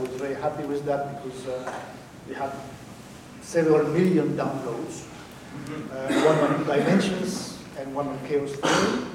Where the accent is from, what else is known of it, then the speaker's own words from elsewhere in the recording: France; English is a second language; I'm from France.